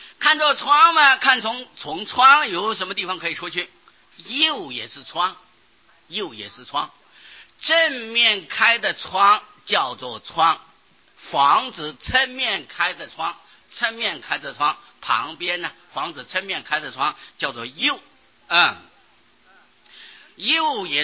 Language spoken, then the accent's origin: Chinese; Taiwan; 他学我们台湾人讲的台湾话